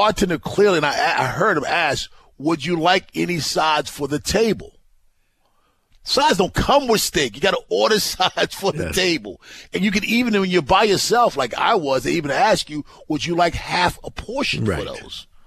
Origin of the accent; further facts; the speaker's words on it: Baltimore, Maryland, United States; I said, man, I'm from Baltimore.